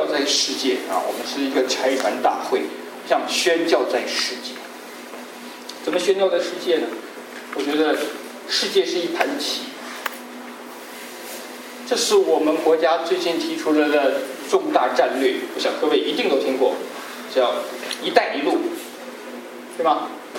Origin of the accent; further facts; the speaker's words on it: China; 我们中国人是可以把生意做个世界上各个地方，即使有枪林弹雨我们都去做生意。